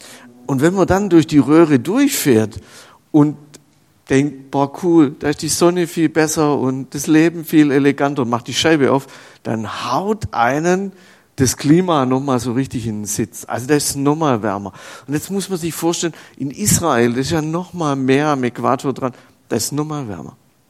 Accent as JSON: {"language": "German", "region": "Baden-Württemberg", "country": "Germany", "said": "da wo ich herkomme, aus der Nähe von Ulm, das ist so Stuttgart-Ulm da oben"}